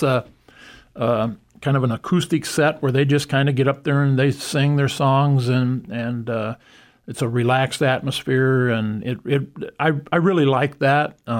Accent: Chancellor, South Dakota, United States; I grew up in Chancellor, and it seemed like when I was really young, before I was, you know, like 8, 9, it was like the businesses shut down.

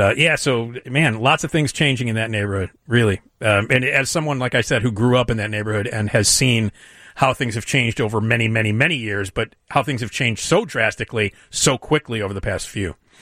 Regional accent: Chicago, Illinois, United States; I grew up in Lakeview, long before it was ever dubbed Wrigleyville. It became Wrigleyville many years after I moved away.

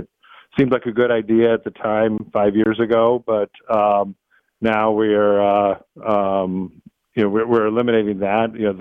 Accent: Buffalo, New York, United States; And we are a group of Buffalonians who are born and bred in Buffalo

